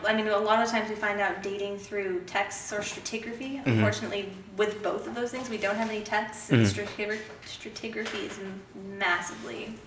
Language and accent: English; Redding, California, United States; from Reading.